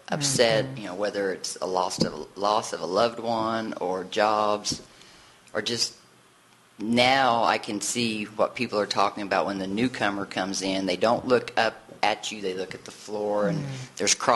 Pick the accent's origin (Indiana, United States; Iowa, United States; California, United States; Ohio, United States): Indiana, United States; Washington; now in Evansville, United States; I decided to move here because I'm not from Evansville originally, from Washington, Indiana.